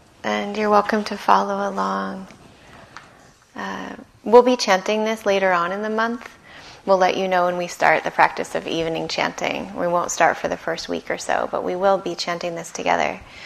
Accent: Ashland, Oregon, United States; I come from Southern Oregon, which is the land of the Latgawa people, a small town called Ashland.

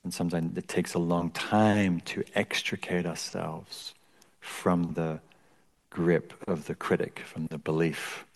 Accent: England, United Kingdom; I grew up in England, critical culture.

